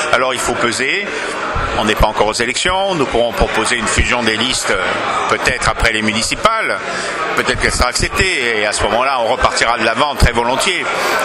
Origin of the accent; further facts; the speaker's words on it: Corsica, France; et puis en tant que Corse, je peux témoigner